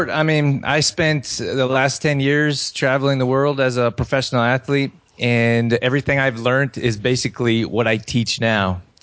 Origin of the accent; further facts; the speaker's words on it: Canada; also born or lived in California; I grew up here in Canada, and we had like 16 games a season for baseball.